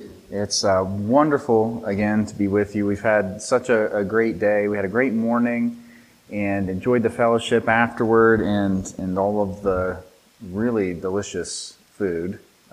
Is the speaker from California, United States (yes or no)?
no; West Virginia, United States; I'm from West Virginia originally, so I'm a West Virginia Mountaineers fan.